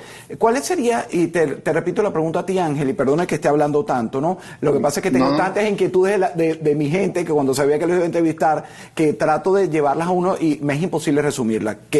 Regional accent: Venezuela; no sé si como periodista, también como coterráneo venezolano

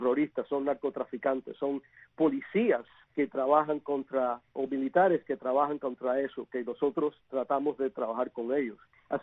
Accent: Manicaragua, Villa Clara, Cuba; ver los guerrillas cuando atacaron el pueblo mío, yo soy de Manicaragua, es el pueblo más grande, pero cerquita de los pies del Escambray

